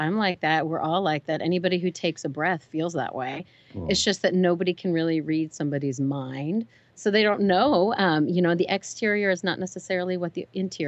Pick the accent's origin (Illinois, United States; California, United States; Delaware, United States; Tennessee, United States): California, United States; Indio; So I grew up in Indio, California, down the street about 2.5 hours away.